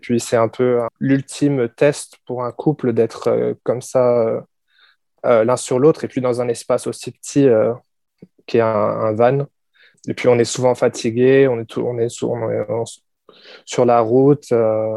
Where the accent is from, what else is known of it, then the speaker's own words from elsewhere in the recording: Lyon, Auvergne-Rhône-Alpes, France; now in Melbourne, Australia; je viens de Lyon, en France. J'ai déménagé à Melbourne en 2017 et j'y suis depuis.